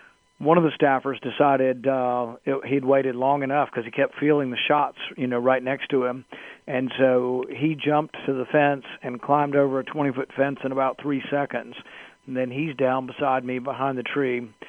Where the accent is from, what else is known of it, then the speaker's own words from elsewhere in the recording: the South, United States; I grew up in the South, so it's not uncommon to hear shotguns outside my neighborhood and people hunting in the bottomland.